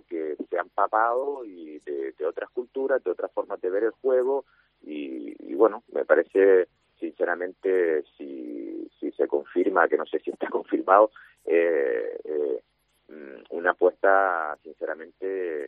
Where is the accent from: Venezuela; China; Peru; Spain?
Spain; Canary Islands; cuando dije antes que como canario